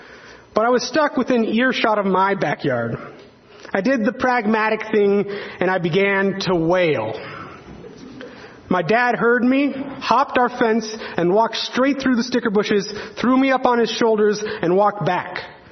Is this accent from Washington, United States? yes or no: yes; Everett, Washington, United States; somewhat boring part of the world, Everett, Washington. It's a good city. Like all little people growing up on the Pacific coast, I was well acquainted with blackberry bushes